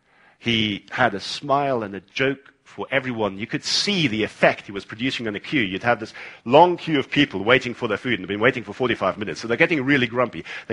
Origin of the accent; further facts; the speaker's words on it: South Africa; Now, I come from South Africa.